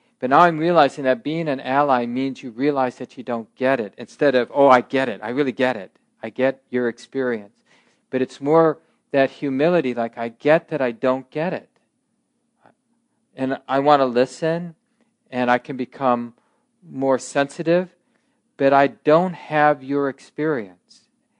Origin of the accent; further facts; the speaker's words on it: Minneapolis, Minnesota, United States; I grew up in North Minneapolis, but where I grew up, and at the time I grew up, it was a very provincial place, very homogeneous place